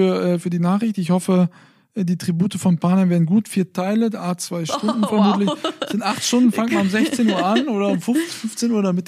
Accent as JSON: {"language": "German", "town": "Fulda", "region": "Hesse", "country": "Germany", "tie": "born or raised there", "said": "dann auch noch in meiner Heimatstadt Fulda."}